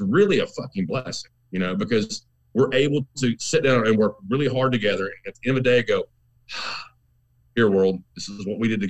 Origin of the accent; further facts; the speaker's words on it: the South, United States; came about because as a kid growing up in the South, metal's always been looked at this thing as like, you know, it's satanic